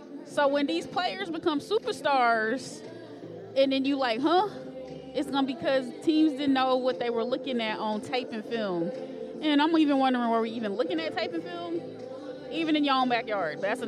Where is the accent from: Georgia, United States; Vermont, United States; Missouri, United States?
Georgia, United States; Atlanta; I'm from Atlanta.